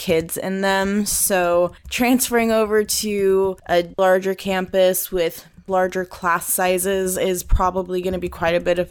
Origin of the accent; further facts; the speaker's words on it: Fresno, California, United States; First of all, it's right in my hometown of Fresno, California, where I was born and raised.